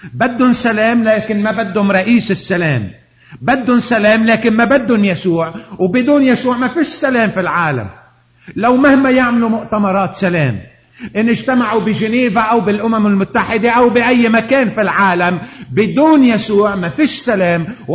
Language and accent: Arabic; Lebanon; بس أنا لبناني لبناني، لكن بحكي مصري، ومرات بحكي فلسطيني، وبحكي أردني، وبحكي كل شيء